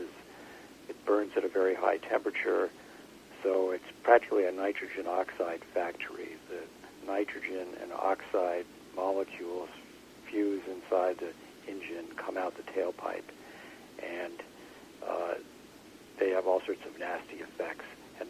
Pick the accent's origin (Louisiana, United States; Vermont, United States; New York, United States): Vermont, United States; I'm originally from Vermont, so pretty close to Canada